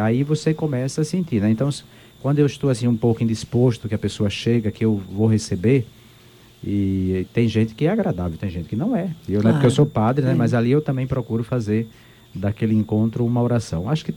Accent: Bahia, Brazil; E olha que eu sou baiana, né

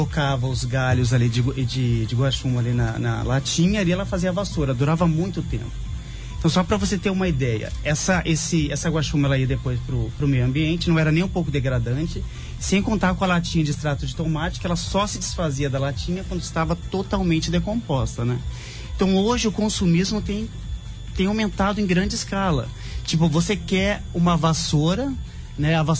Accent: Caarapó, Mato Grosso do Sul, Brazil; nasci e fui criado em Carapó, né? Conheci o Cerrado ainda de Carapó, os campos de Cerrado.

